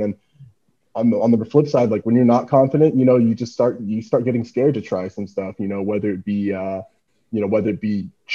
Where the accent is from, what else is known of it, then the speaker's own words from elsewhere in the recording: United States; me growing up in the States